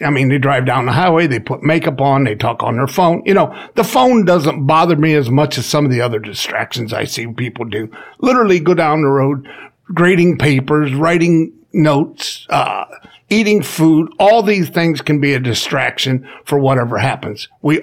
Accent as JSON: {"language": "English", "region": "Indiana", "country": "United States", "said": "we're all from Indiana. Well, most of us are."}